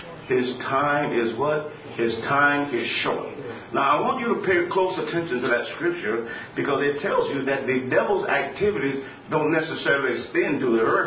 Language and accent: English; Jacksonville, Florida, United States; I was born and raised in Jacksonville